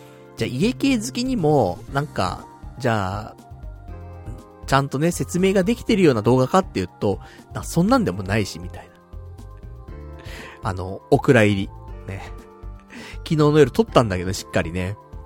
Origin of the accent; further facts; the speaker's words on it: Saitama, Japan; だから俺も埼玉出身だからね